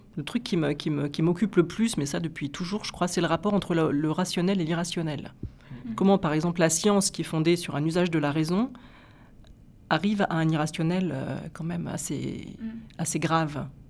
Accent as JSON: {"language": "French", "region": "Auvergne-Rhône-Alpes", "country": "France", "said": "je suis auvergnate et qu'en Auvergne, il y a toujours des guérisseurs"}